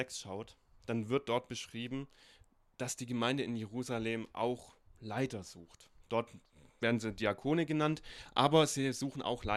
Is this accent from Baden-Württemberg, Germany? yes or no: yes; Rottweil, Baden-Württemberg, Germany; Denn ich komme ja aus Rottweil.